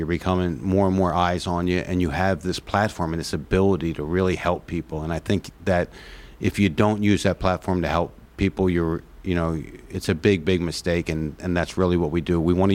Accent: Philadelphia, Pennsylvania, United States; I'm a Philadelphian through and through. I love Philadelphia

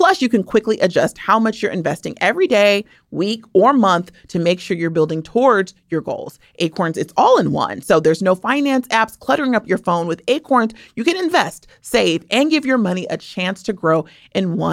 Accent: Sacramento, California, United States; now in Oakland, United States; I'm originally from Sacramento, but then I moved to Oakland and went to San Francisco State.

